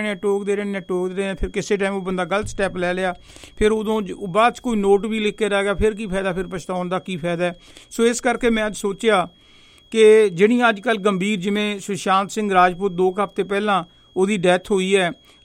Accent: Barnala, Punjab, India; ਮੈਂ ਵੀ ਬਰਨਾਲੇ ਤੋਂ ਹਾਂ

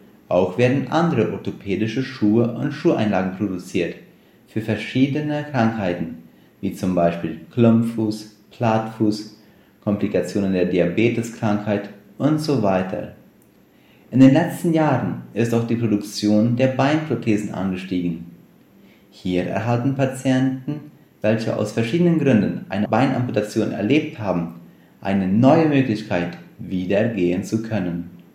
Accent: Friesland, San Pedro, Paraguay; also born or lived in Neuland; Ich bin in der Kolonie Neuland geboren und den größten Teil meiner Kindheit und Jugendzeit habe ich in Friesland erlebt.

